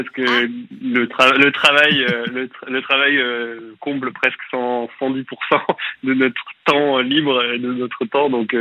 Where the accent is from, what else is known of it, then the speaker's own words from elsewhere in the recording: Bordeaux, Nouvelle-Aquitaine, France; now in Paris, France; J'ai 26 ans et je vous appelle de Paris, je suis bordelais